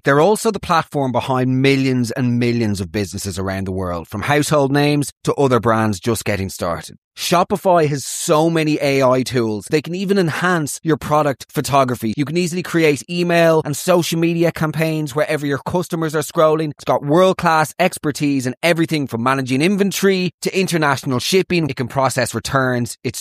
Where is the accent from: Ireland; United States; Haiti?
Ireland; Killiney, County Dublin; Well, adjacent to Dunleary. Around the corner from